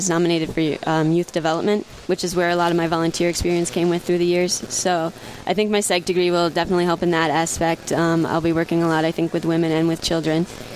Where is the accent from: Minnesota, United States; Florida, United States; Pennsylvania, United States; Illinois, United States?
Minnesota, United States; Crookston; Growing up in Crookston, it was kind of you're either for the Sioux or against the Sioux